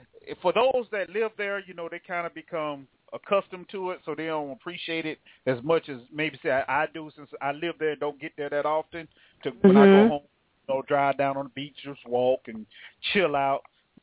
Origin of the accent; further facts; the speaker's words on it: Jacksonville, Florida, United States; I'm from Jacksonville, so, yeah, I like Florida.